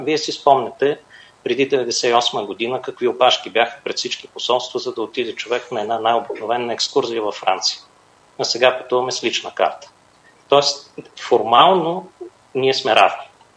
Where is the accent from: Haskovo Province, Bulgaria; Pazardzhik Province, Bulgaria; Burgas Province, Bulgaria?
Haskovo Province, Bulgaria; Haskovo; also born or lived in Dimitrovgrad; Роден съм в Хасково, 77-ма година. С майка ми в Димитровград и двамата са инженери. От 2 до 9 живях в Димитровград, след това обратно в Хасково се върнах.